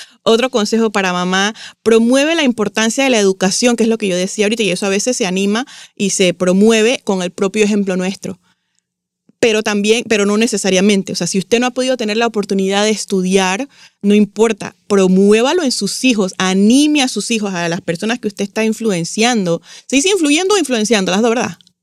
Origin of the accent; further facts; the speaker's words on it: Panama; yo por lo menos que soy de Panamá